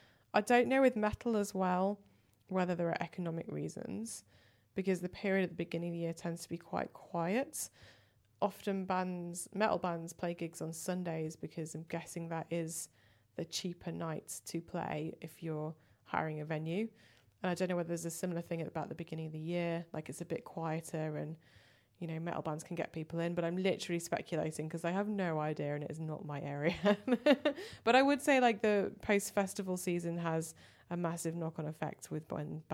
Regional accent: Manchester, North West England, United Kingdom; I'm from Manchester, but it's been a while since I've been back to see a show there.

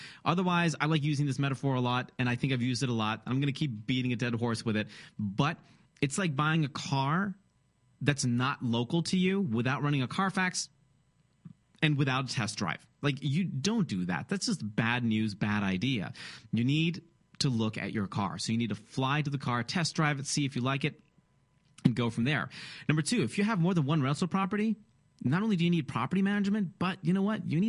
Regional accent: Michigan, United States; I'm a huge fan of the Midwest. I was born and raised in Michigan. I love the Midwest.

